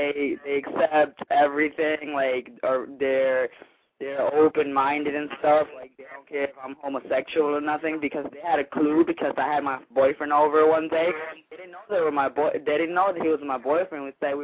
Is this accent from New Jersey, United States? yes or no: yes; Little Ferry, New Jersey, United States; I'm from Little Ferry, New Jersey.